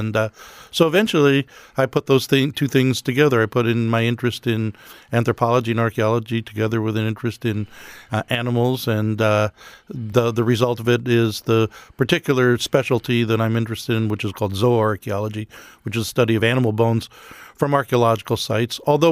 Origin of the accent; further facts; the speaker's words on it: Connecticut, United States; which kid growing up in Connecticut, I thought that was so much more fascinating than anything I observed around me